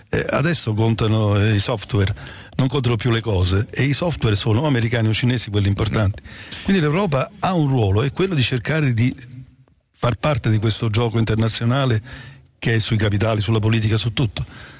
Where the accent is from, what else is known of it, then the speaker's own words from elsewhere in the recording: Naples, Campania, Italy; Io per esempio sono di Napoli, no? Come si sente dal rumore che faccio quando parlo